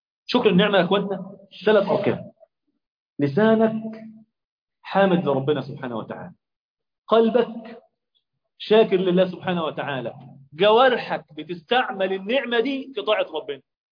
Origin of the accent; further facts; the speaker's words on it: Egypt; بيقولوا في المثل عندنا في مصر، من حكم في ماله فما إيه؟ ظلم.